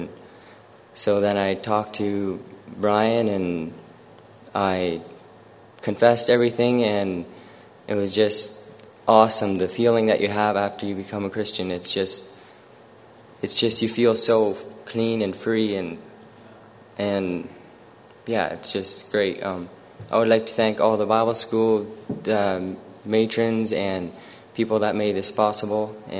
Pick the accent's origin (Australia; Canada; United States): Canada; Ontario; from Ontario, Canada, and I just wanted to share my testimony here.